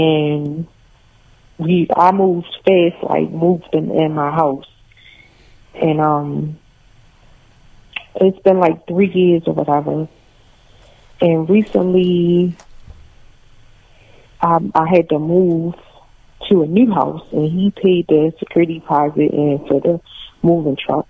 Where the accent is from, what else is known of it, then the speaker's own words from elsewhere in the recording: Baltimore, Maryland, United States; I'm from Baltimore